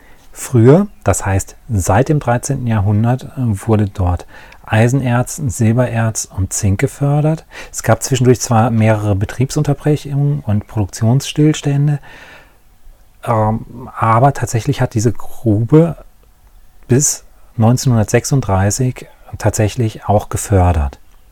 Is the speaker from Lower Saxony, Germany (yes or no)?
no; North Rhine-Westphalia, Germany; born or raised there